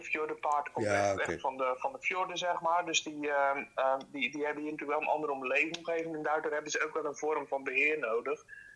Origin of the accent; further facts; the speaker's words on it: Vlake, Zeeland, Netherlands; Ik kom zelf van Vlakke en het is bijna in je achtertuin boswachter worden.